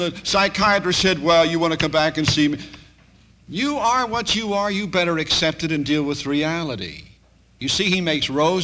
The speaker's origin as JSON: {"language": "English", "town": "Philadelphia", "region": "Pennsylvania", "country": "United States", "tie": "born there", "said": "Now, when I was born in South Philly on the wrong side of the tracks."}